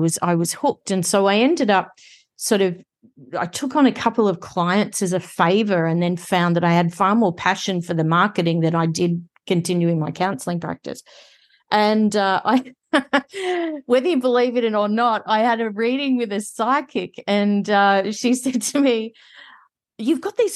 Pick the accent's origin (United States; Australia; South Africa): Australia; So I am from Australia, if you haven't already guessed with the accent.